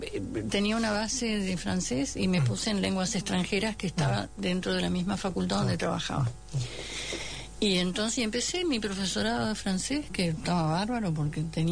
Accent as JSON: {"language": "Spanish", "region": "Córdoba", "country": "Argentina", "tie": "born or raised there", "said": "Yo estaba en Mendoza, Yo había pasado toda mi adolescencia en Córdoba, había hecho Bellas Artes en Córdoba, hasta que se cerró Bellas Artes."}